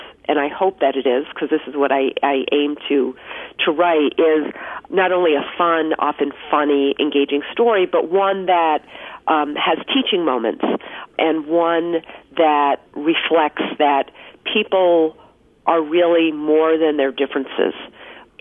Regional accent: New York, United States; a real blood libel hate crime that happened in my hometown in northern New York in the 1920s.

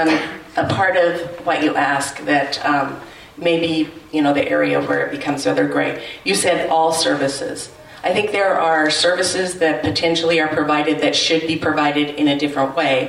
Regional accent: Homer, Alaska, United States; This part I know from growing up in Homer, Alaska.

